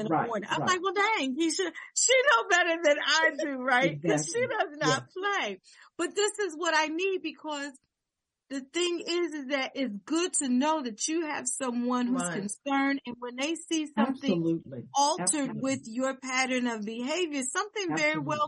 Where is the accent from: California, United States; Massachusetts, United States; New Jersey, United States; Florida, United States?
New Jersey, United States; when I was doing my internship in New Jersey, yay, my home state, and I was doing my internship there in Newark, New Jersey